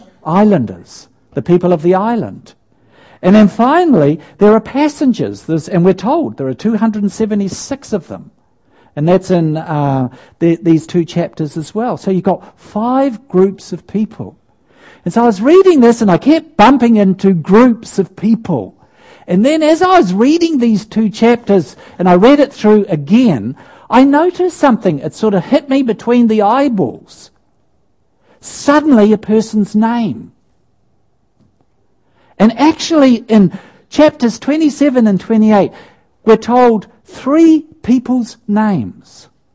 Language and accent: English; Philadelphia, Pennsylvania, United States; I used to just tell people I was from Philadelphia. That was truer. But while attending Eastern University, a hotbed for Christian activists in my home city, I began to realize that my roots in the poor part of town